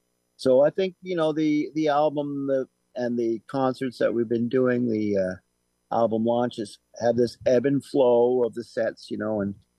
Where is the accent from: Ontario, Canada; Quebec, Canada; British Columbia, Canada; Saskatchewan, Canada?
Quebec, Canada; Ormstown; We're from Southwest Quebec, and basically our home base is Ormstown. And it's a little small village in Southwest Quebec, a farming community.